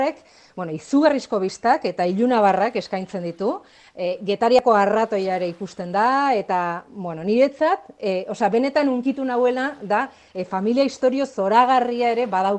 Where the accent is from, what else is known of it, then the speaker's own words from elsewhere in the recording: Arrasate, Basque Country, Spain; accent: Arrasate Basque dialect; also born or lived in Vitoria-Gasteiz; Ba, nire euskalki kutxuna arrasatekoa da, noski. Zeni berez arrasatekoa naiz, naiz eta zazpi urtekin Gasteizea joan, ez, orduan. Bueno, ba hori da Arrasateko euskalkia nire euskalki kutxuna, no?